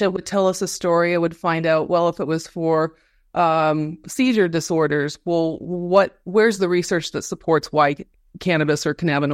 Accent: Colorado, United States; now in Washington State, United States; I grew up in Colorado and now in Washington State.

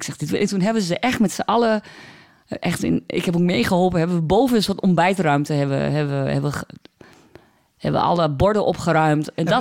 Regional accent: Overijssel, Netherlands; accent: Neder-Saksisch; Dus ik praat op de planken nog net iets Neder-Saksischer. Ik heb ook wel Twentse liedjes, ook omdat ik in die taal veel beter mijn gevoel kan uitdrukken.

